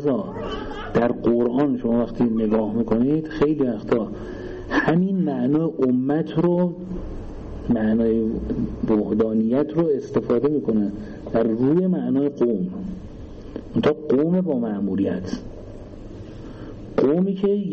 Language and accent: Persian; Iran; ببینید مثلا ما ایرانیم، درست یه موقع قبل انقلاب ایران بودیم